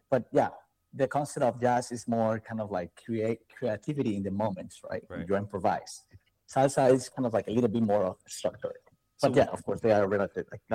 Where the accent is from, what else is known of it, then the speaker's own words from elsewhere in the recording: Cuba; I would say instrumentalists in Cuba. We love to really be able to get our instruments